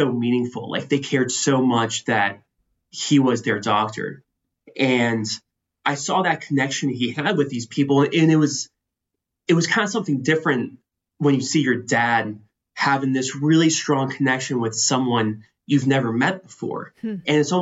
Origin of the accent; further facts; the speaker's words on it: Florida, United States; Yeah, well, I grew up in Florida.